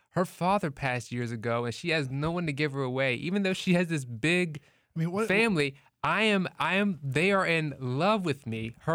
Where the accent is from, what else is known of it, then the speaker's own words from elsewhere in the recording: Ohio, United States; I'm from Ohio